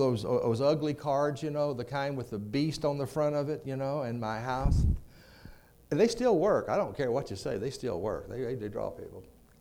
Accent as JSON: {"language": "English", "region": "Texas", "country": "United States", "said": "By the way, I'm from Texas. I just want to let you get that done and over with right up front."}